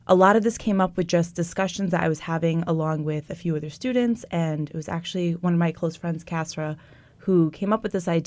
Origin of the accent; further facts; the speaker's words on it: Afghanistan; So I'm from Afghanistan. I'm a junior.